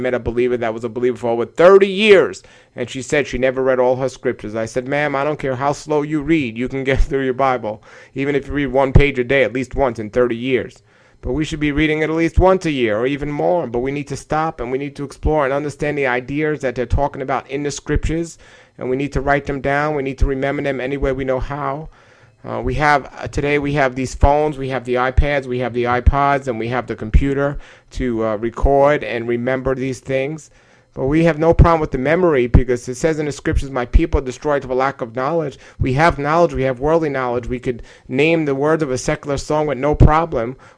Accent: New York City, New York, United States; You know, I grew up an atheist in New York City, and I didn't know much about the scriptures

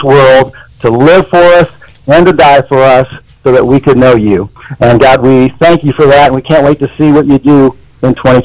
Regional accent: Indiana, United States; also born or lived in Richmond, Indiana; I'm from Indiana. Just spent the last 21 years in the Hoosier State, and the last seven in Richmond, Indiana, and then the Lord called us down here

